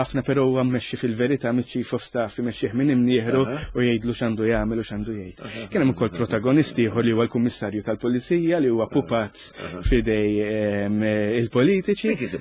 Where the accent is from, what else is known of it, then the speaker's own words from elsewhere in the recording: Qormi, Southern Harbour, Malta; now in Għaxaq, Malta; Minn ħal-qormi.